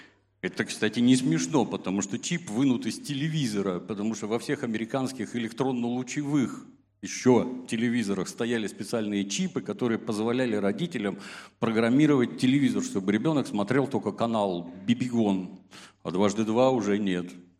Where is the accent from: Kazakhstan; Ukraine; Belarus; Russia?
Ukraine; born there; я родился на Украине очень давно, в 61-м году, годам к... Родился в военном городке.